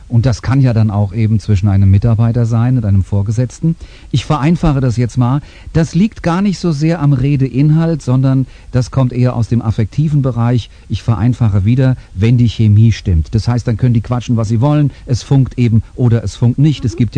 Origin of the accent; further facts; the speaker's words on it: Germany; Warum sind wir Deutsche denn Smalltalk-Muffel?